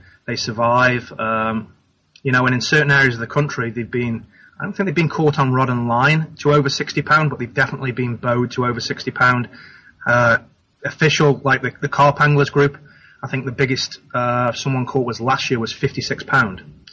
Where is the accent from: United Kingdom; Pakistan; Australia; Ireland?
United Kingdom; Stoke-on-Trent, West Midlands; moved away as an adult; now in United States; Yeah, unfortunately, I'm from Stoke-on-Trent. Yeah, I kind of came over here 15, 16 years ago in the summer to coach soccer or football, as you know it.